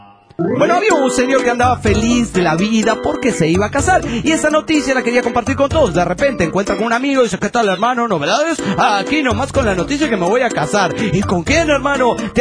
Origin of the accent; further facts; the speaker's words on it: Juliaca, Puno, Peru; Hola, ¿qué tal? … de Juliaca, Perú.